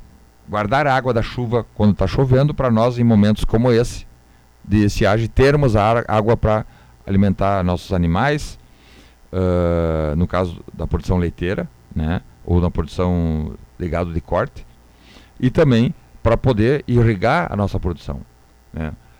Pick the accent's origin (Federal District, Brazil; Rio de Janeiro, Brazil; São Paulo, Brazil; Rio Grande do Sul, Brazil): Rio Grande do Sul, Brazil; Erechim; now in Porto Alegre, Brazil; Eu moro aqui há 50 anos, nasci aqui em Erechim, sou erechinense, nasci em Erechim, moro em Porto Alegre há muitos anos, mas sou daqui.